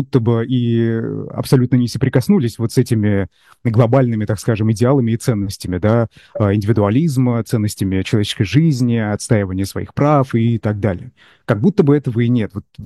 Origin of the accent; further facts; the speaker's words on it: Ufa, Bashkortostan, Russia; я рос в такой атмосфере, не в Москве, я рос в Уфе, это регион все-таки, да, не столица